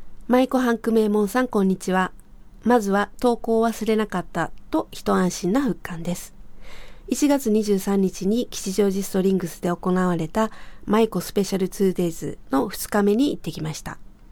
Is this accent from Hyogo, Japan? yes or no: yes; Kobe, Hyogo, Japan; 私のふるさとであります神戸ということで